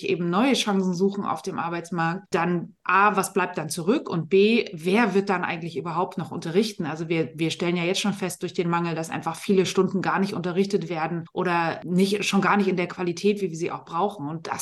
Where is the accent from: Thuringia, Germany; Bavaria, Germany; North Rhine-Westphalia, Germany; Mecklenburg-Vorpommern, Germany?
Mecklenburg-Vorpommern, Germany; now in Hamburg, Germany; Ich lebe jetzt seit fast 8 Jahren in Hamburg. Ich komme aber eigentlich aus Mecklenburg-Vorpommern, von der schönen Küste.